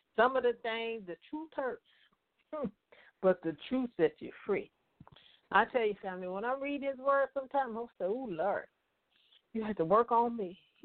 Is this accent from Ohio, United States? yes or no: no; Compton, California, United States; I remember when we was growing up in Compton and going out to parties.